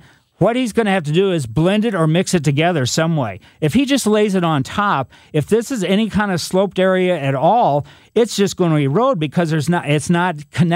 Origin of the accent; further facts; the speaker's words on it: Ellisville, Missouri, United States; I grew up in that part of it. Well, I grew up in Ellisville, but Eureka is very close.